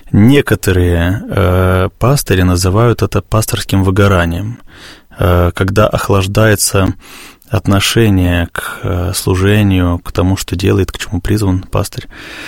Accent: Bashkortostan, Russia; Я родом из Башкортостана.

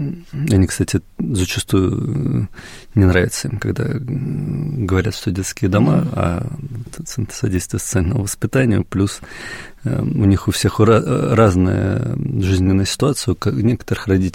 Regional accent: Saint Petersburg, Russia; Поскольку я сам из Санкт-Петербурга, северо-запад ко мне ближе

